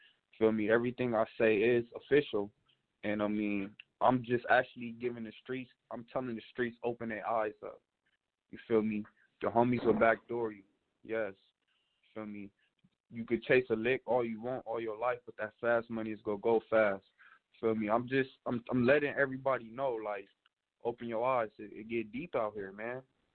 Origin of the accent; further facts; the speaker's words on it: San Bernardino, California, United States; I'm from SoCal. I'm from Southern California. San Bernardino, California.